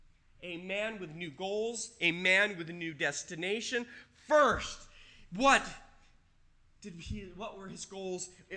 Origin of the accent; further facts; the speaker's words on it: Valley Station, Kentucky, United States; I'm from Kentucky, from Valley Station, and I can't get out of this cycle of defeat in my life.